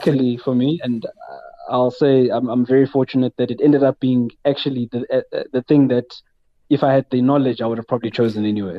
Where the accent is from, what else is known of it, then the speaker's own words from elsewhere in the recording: Durban, KwaZulu-Natal, South Africa; So, yeah, so I grew up in Durban. I was born in a township called Hammersdale in Mpumalanga, which is kind of on your way to between Durban and Pietermaritzburg.